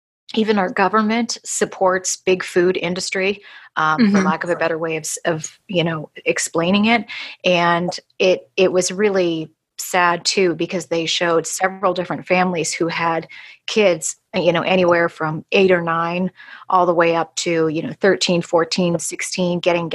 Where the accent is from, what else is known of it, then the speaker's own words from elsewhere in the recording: Pensacola, Florida, United States; accent: Pensacola; The other thing, Rachel, is by the end of this conversation, I will have my Pensacola accent back.